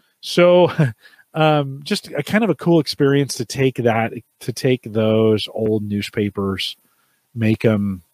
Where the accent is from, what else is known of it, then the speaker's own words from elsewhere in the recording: California, United States; So we're at the county fair, Santa Clara County Fair. I grew up in California.